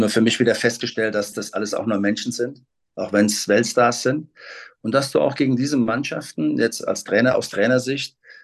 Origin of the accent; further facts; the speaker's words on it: Kaiserslautern, Rhineland-Palatinate, Germany; Also du wirst in Kaiserslautern geboren und bist automatisch mit dem FCK-Wappen wirst du großgezogen